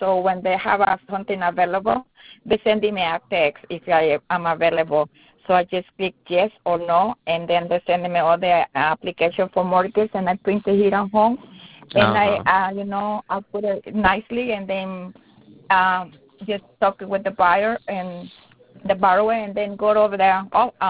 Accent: Honduras; English is a second language; now in United States; I'm from Honduras, and I wanted my book be in my country also.

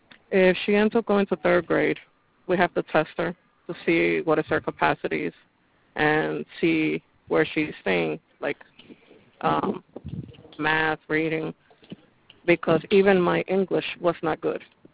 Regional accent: Bronx, New York, United States; born there; No, I was born here in the Bronx.

